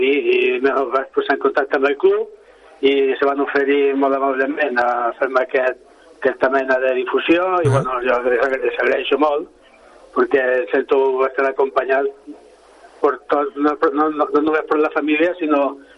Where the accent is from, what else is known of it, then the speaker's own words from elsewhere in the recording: Extremadura, Spain; now in Sabadell, Spain; el meu repte és anar al meu poble, que és Extremadura